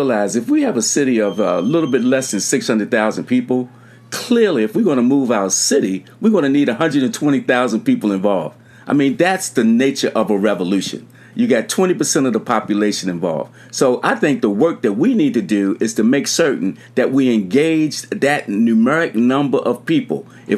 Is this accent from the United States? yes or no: yes; Baltimore, Maryland, United States; I grew up in Baltimore.